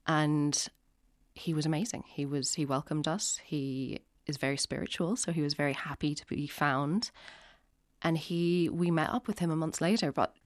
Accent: Ireland; born or raised there

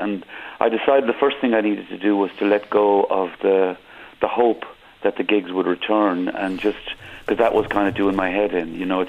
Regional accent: Newbridge, Kildare, Ireland; And my dear friend from my hometown, Newbridge, County Kildare, John White, both taken from us.

